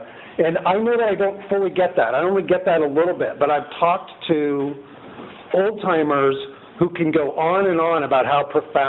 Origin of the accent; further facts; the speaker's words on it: Los Angeles, California, United States; So I was born and raised in Los Angeles.